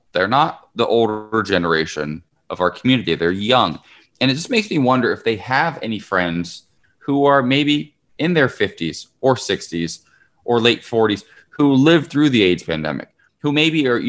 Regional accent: Ohio, United States; We're going to be talking about an Ohio native. She's from my home state, Halle Berry, in some hot water right now.

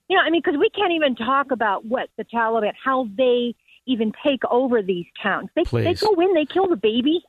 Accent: United States; September 11th, as an American, I said, why do they hate us so much?

